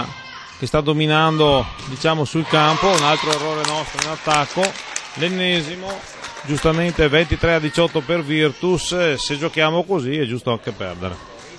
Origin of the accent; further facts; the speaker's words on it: Verona, Veneto, Italy; siamo di Verona, tifiamo Verona ed è giusto che sia così.